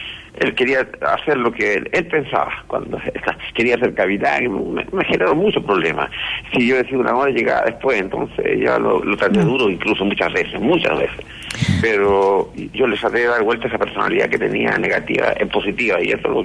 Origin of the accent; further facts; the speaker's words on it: La Serena, Coquimbo, Chile; Yo estoy acá en Serena, Coquimbo, en mi tierra